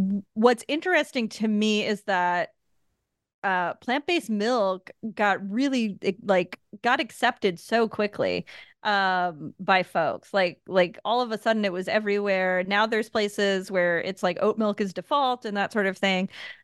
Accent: New York, United States; I'm from New York, so I didn't suffer for bad pizza.

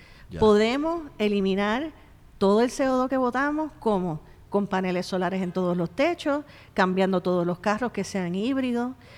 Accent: Puerto Rico; Yo amo esta patria, yo soy puertorriqueña, mi espíritu corre por todo Santurce y Ocean Park.

